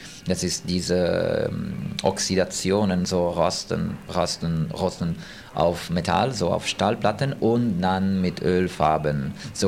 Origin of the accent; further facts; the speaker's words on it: Turin, Piedmont, Italy; now in Berlin, Germany; ich komme aus Torino, Italien.